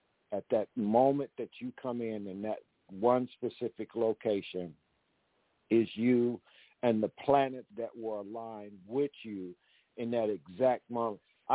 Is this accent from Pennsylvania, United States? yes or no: no; Mississippi, United States; born there; also born or lived in Chicago; now in Edington, United States; I was born in Mississippi on the 33 degrees latitude, 88 degrees longitude. I live in Edington, which is 33 degrees latitude, 83 degrees longitude at 70 years old plus now.